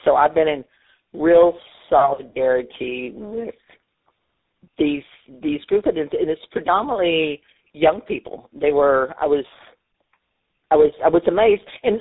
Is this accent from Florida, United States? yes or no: no; Texas, United States; Like I said, I'm born and raised on the Texas Gulf Coast, fourth generation fisherman. My family has been in this little fishing town in this one spot for 120 years.